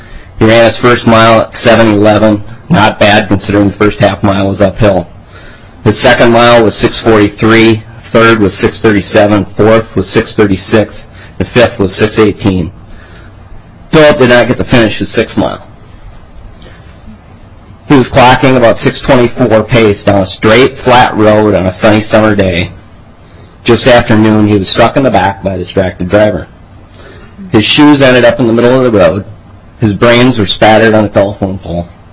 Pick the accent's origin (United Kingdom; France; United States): United States; Otsego, Minnesota; This is my wife, Amy. We're from Otsego, Minnesota.